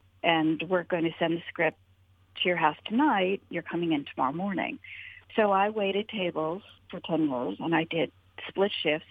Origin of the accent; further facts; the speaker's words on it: California, United States; And then we moved to the Valley, and then I grew up in the Valley my entire life, and the only one in the film from the Valley.